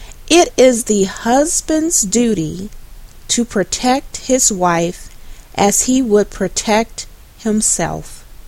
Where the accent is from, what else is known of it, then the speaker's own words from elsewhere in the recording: Jackson, Mississippi, United States; I have family that live in Jackson, Mississippi, and that's where my hometown is and where I grew up as a child.